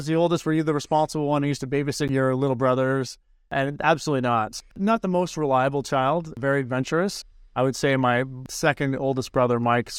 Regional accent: Owen Sound, Ontario, Canada; I love growing up in Owen Sound. It's a relatively small town, sort of two big high schools.

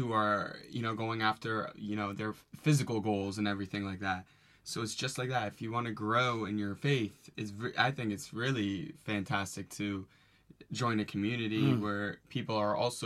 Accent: Virginia, United States; Yeah, so my hometown is in Virginia in the U.S.

